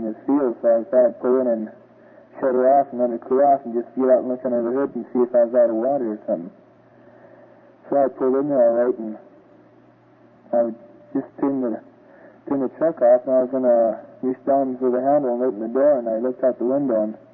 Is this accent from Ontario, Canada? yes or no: no; Alberta, Canada; from Taborn in Alberta.